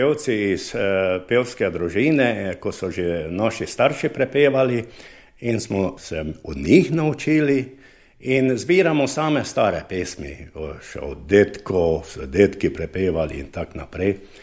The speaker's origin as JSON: {"language": "Slovenian", "town": "Poljčane", "region": "Drava", "country": "Slovenia", "said": "jaz sem iz Poljčan"}